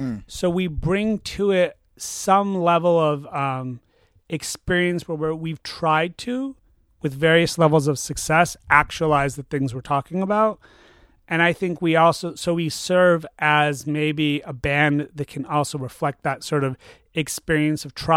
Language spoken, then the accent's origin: English; Chicago, Illinois, United States; And we're from Chicago.